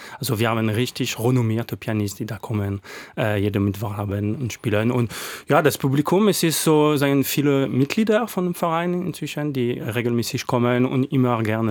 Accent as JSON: {"language": "German", "town": "Lyon", "region": "Auvergne-Rhône-Alpes", "country": "France", "second_language": "German", "said": "weil ich komme aus Lyon."}